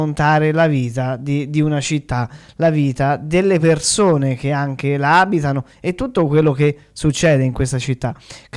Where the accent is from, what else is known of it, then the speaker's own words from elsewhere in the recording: Tuscany, Italy; un toscano c'è, anzi più di uno, perché io ho anche degli amici che sono toscani come me e stanno